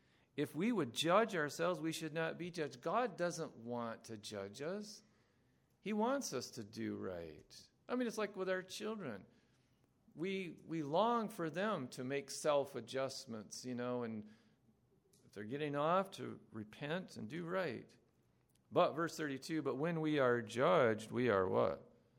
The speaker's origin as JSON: {"language": "English", "country": "United States", "said": "Lord, it's so easy as an American to be so selfish and so worried about little concerns"}